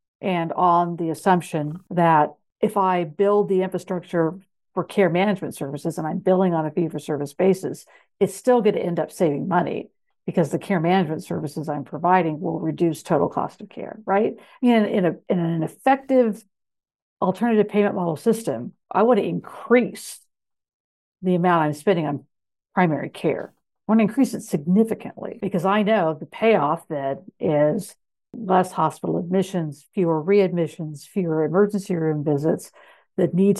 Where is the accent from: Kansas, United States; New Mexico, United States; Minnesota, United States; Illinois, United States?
Kansas, United States; It's because my home state of Kansas, Blue Cross Blue Shield of Kansas, probably controls 80% plus of the commercial market.